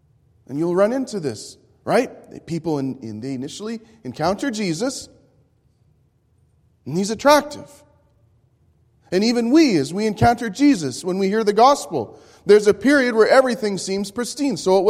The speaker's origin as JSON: {"language": "English", "town": "Savannah", "region": "Georgia", "country": "United States", "said": "I'm that carpetbagger from Savannah. And I speak Canadian."}